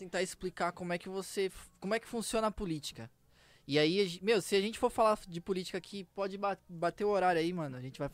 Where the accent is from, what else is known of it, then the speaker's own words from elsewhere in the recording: Diadema, São Paulo, Brazil; sou diademano desde sempre, né, mano?